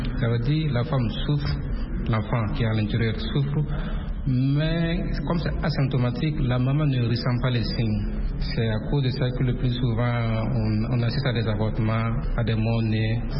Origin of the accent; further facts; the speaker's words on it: Burkina Faso; Chez nous, au Burkina Faso, ce sont les enfants de moins de 5 ans que le gouvernement a ciblés